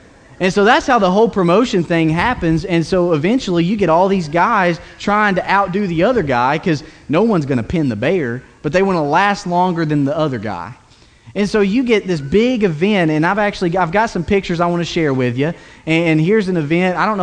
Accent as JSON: {"language": "English", "region": "Tennessee", "country": "United States", "said": "I'm from East Tennessee, and so I might say wrestling, just let it go."}